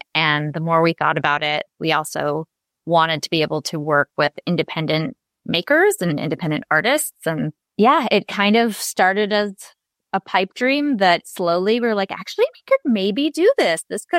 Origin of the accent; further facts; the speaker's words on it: Long Beach, California, United States; When we moved back to my hometown of Long Beach, I wanted our next chapter to really give back to the community.